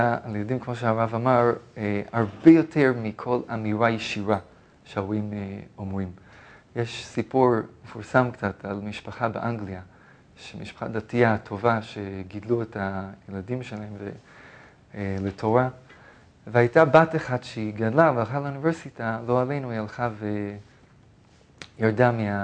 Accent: Toronto, Ontario, Canada; Hebrew is a second language; moved away as an adult; now in Israel; אני גדלתי בקנדה, טורונטו, קנדה. באתי לארץ לשנה ללמוד בישיבה, בגיל 18, ומאז אני פה.

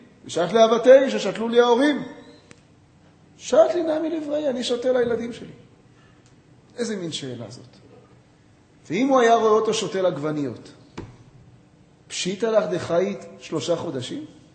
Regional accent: Bat Yam, Tel Aviv District, Israel; אני גדלתי בבת ים ליד רחוב כזה.

